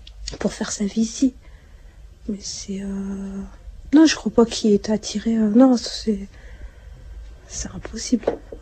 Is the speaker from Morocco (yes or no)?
yes; Morocco; Il sait comment on a grandi au Maroc.